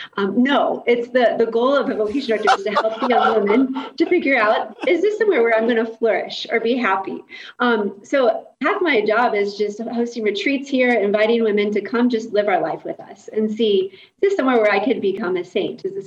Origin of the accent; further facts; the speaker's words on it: Kentucky, United States; So I grew up in Kentucky, as you mentioned in the beginning, and where I grew up, I had no concept of religious life.